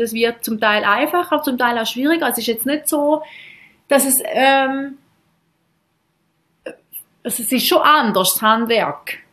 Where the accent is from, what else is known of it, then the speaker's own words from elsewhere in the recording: Switzerland; hey, wir könnten uns echt wünschen, mit so einem Club bei uns in der Schweiz.